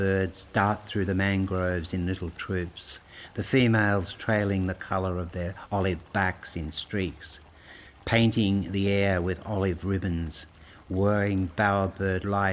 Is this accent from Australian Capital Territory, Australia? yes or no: no; Balmoral, New South Wales, Australia; also born or lived in Neutral Bay / Hawkesbury; I just visualise what it was like growing up in Balmoral or Neutral Bay or the Hawkesbury